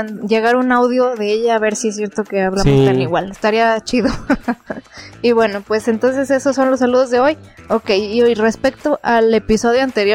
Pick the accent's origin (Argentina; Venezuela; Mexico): Mexico; pues es nomás así, así somos los mexicanos